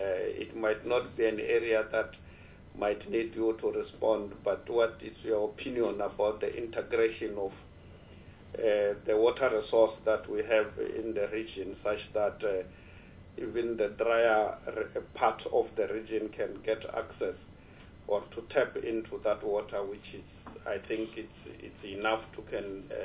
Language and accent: English; Limpopo, South Africa; I'm from Limpopo